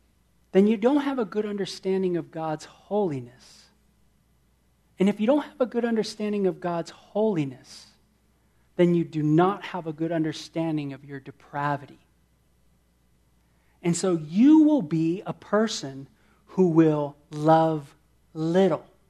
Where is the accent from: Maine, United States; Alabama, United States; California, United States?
California, United States; and one of the things I hated, man, growing up in Southern Cal, I just despised it, didn't like it